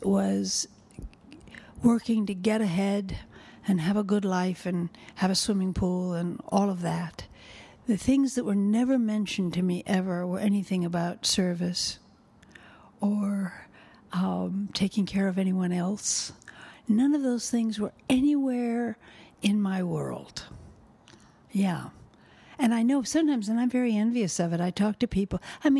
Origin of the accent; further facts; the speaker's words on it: California, United States; I grew up in California. I grew up a lot of years in the San Fernando Valley, which at the time was a valley. And I went to school on a dirt road, and there were orange groves everywhere.